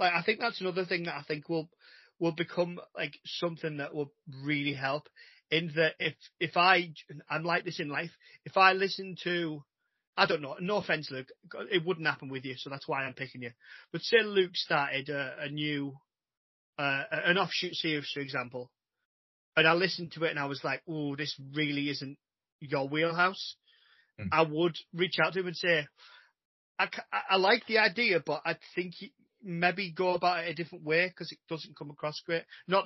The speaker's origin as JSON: {"language": "English", "country": "United Kingdom", "said": "We're all from Britain or the UK or whatever you want to call it, even though we're not all based here, but I won't get into that. So yeah, we're all from there"}